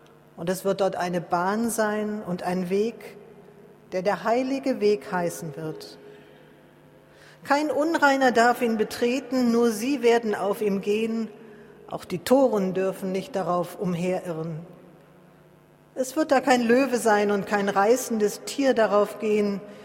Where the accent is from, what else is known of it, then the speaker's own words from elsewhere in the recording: Rhineland, Germany; Ich habe in den fast 60 Jahren meines Lebens als Rheinländerin noch nie einen solch leeren Rhein gesehen.